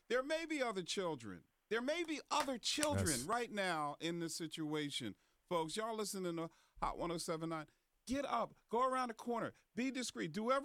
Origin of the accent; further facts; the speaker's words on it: Philadelphia, Pennsylvania, United States; as a man, as a father, as a Philadelphian, we have to do more.